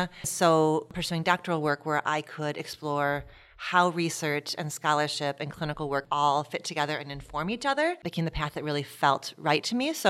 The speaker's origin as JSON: {"language": "English", "town": "Detroit", "region": "Michigan", "country": "United States", "tie": "born or raised there", "said": "My first job was at a restaurant in my hometown called Big Boy in Detroit, Michigan."}